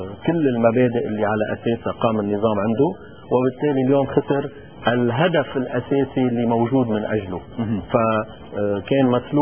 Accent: Lebanon; نحن كلبنانيين

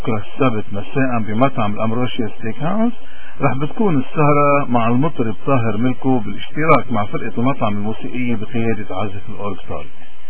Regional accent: Lebanon; هل نحن كلبنانيين عم نحترمه؟

